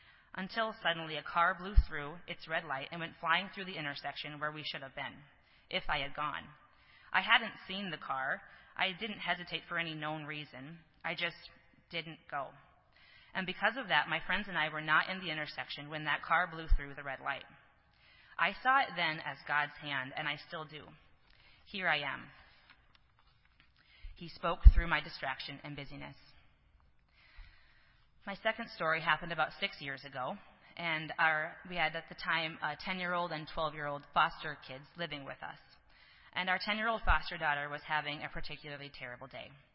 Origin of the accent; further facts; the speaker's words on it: South Sioux City, Nebraska, United States; We were about to cross the bridge from Sioux City, Iowa, to my hometown of South Sioux City, Nebraska, and we hit a red light.